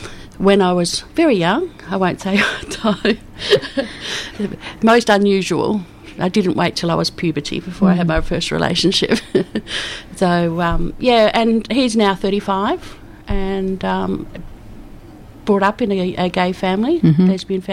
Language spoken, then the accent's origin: English; Adelaide, South Australia, Australia; now in Melbourne, Australia; Yeah, I come from Adelaide. All my family's in Adelaide initially. And then we came to Melbourne in 83 with my partner then.